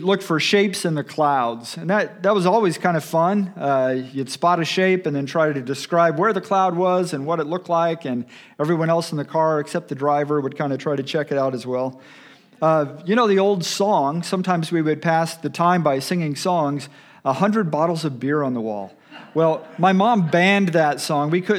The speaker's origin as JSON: {"language": "English", "region": "Texas", "country": "United States", "tie": "born or raised there", "said": "when I was growing up in Texas, there were certain stretches that were just a really difficult stretch of the trip, just long and straight and flat, not a lot of characteristics around"}